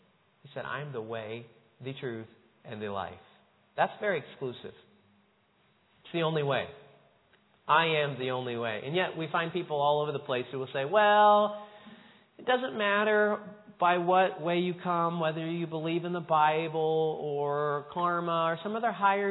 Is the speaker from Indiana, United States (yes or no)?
yes; Franklin, Indiana, United States; I was talking not too long ago to a man in my hometown of Franklin there in Indiana.